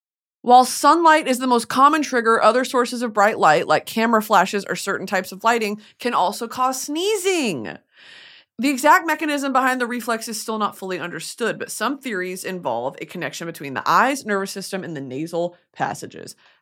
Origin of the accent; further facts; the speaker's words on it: Texas, United States; Every single summer growing up in Texas, I was riddled with mosquito bites.